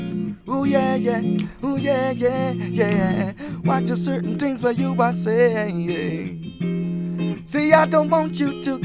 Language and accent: English; Kenya; I'm a Kenyan artist.